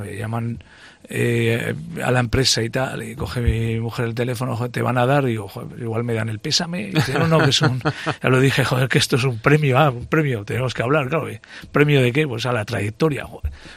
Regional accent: Sabiñánigo, Aragon, Spain; ¿no? Porque nosotros somos originarios de Sabañánigo Pueblo

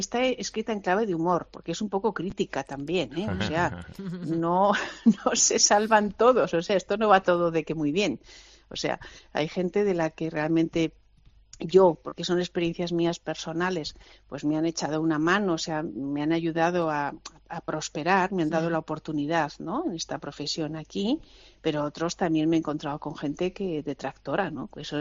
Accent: Zaragoza, Aragon, Spain; born there; now in Madrid, Spain; yo nací en Zaragoza, yo soy maña.

